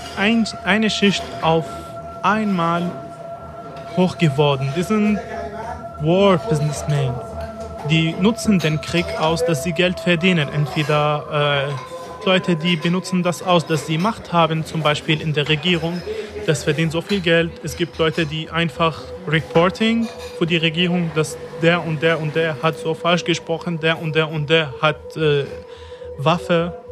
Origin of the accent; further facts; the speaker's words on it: Damascus, Damascus Governorate, Syria; German is a second language; moved away as an adult; now in Germany; Ich bin 27 Jahre alt, seit 2 Jahren in Deutschland. Ich bin in Damaskus geboren und aus Damaskus. Ich habe mein ganzes Leben in Damaskus.